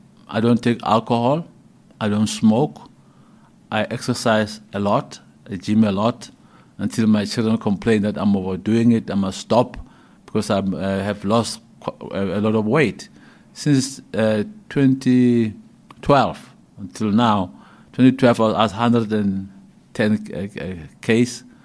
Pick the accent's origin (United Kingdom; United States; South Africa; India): South Africa; I express myself freely as a South African citizen